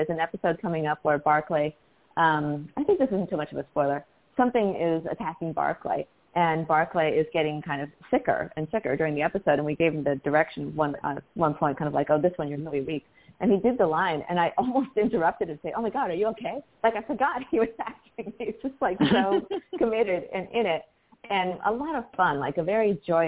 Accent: Maine, United States; I grew up in Maine in a little town where everybody else was white, basically. I'm Chinese. My family, you know, immigrant parents, U.S. professors

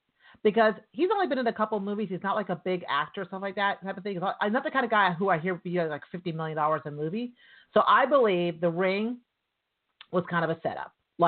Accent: New York, United States; Trust me, I'm from New York, I know about back scratching.

